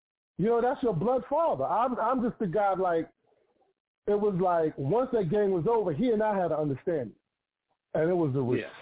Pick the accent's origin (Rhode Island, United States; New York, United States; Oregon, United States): New York, United States; Mount Vernon; Now, he's from Brooklyn, and I'm from Mount Vernon.